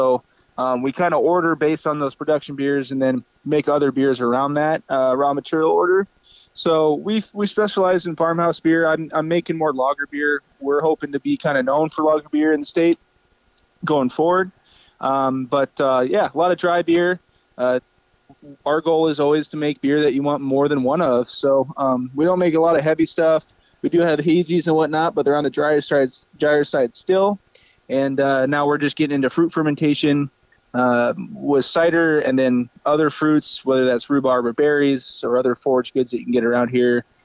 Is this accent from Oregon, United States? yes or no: yes; Carlton, Oregon, United States; So I grew up in Oregon. You know, I'm a transplant. I've been in Alaska for almost 10 years, but only lived in the southeast between Juneau and Sitka.